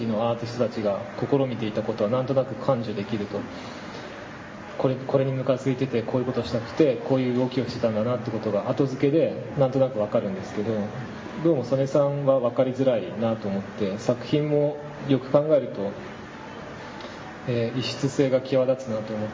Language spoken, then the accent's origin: Japanese; Sapporo, Hokkaido, Japan; moved away as an adult; also born or lived in Yokohama; こう札幌から上京してね、大学横浜なんですけど